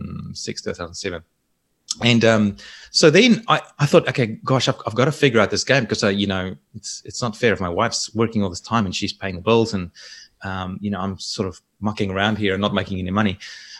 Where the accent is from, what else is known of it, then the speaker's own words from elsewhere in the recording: Free State, South Africa; moved away; also born or lived in New Zealand; And where I grew up in the Free State in South Africa, it was nice and warm too.